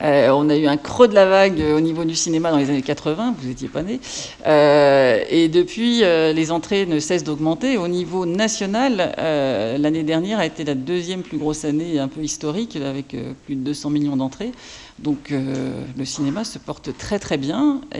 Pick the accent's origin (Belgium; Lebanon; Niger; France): France; Harfleur, Normandy; born there; Donc vous savez que j'étais au Havre, que je suis née à Harfleur.